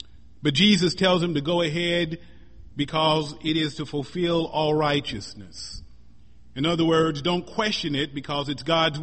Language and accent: English; Missouri, United States; I grew up in Missouri and had many opportunities to see the Mississippi River